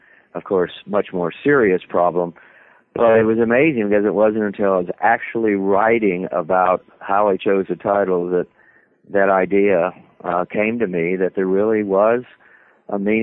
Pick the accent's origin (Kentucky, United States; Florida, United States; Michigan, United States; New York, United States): Florida, United States; Miami; I'm from Miami, Tallahassee, Florida State, and then been here since about early 1970s